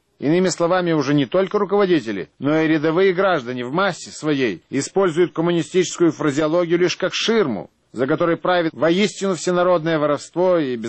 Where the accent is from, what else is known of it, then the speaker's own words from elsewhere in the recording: Odesa, Odesa Oblast, Ukraine; Осенью 66 года, наконец, вышла моя первая книга в моем родном городе Одессе.